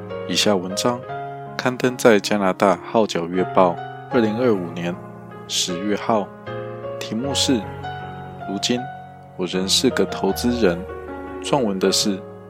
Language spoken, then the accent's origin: Chinese; Kaohsiung, Taiwan; 我出生于台湾高雄，一座依山傍海的港口城市，空气中总带着咸咸的海味，天气变化多端